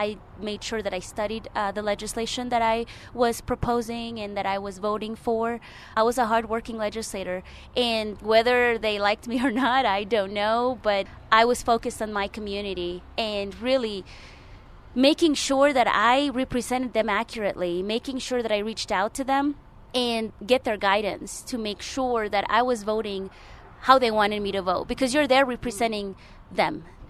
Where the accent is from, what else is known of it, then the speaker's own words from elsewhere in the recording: New Mexico, United States; I grew up in the Southeast Heights. I went to Kirtland Elementary School, Wilson Middle School, and Highland High School.